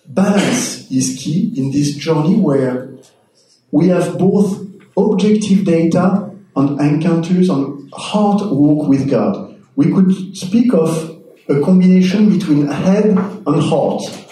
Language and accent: English; France; accent: French; Yes, you're doing a good job with my French accent.